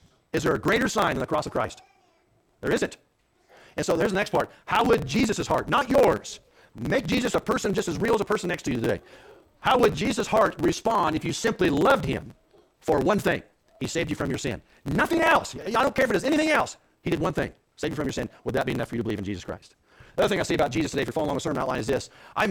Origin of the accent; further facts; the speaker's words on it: Leonard, Missouri, United States; I'm from Shelby County, and I grew up in Leonard, Missouri.